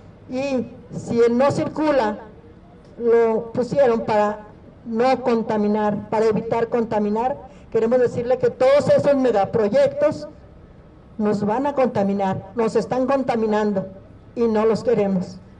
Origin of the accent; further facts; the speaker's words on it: Mexico; nos quejábamos todos de la situación que estábamos viviendo como mexicanos